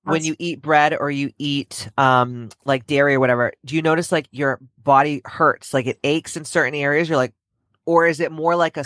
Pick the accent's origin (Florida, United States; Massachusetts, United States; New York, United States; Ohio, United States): Massachusetts, United States; Taunton; Honey, I'm from Taunton. I grew up.